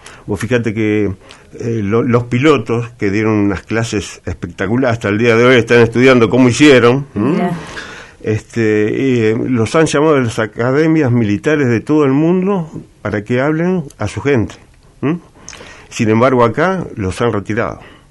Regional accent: Argentina

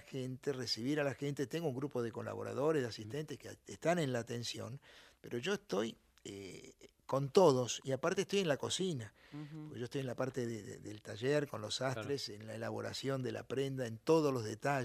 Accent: Buenos Aires, Argentina; Yo nací en el Bajo Flores, en Flores Sud.

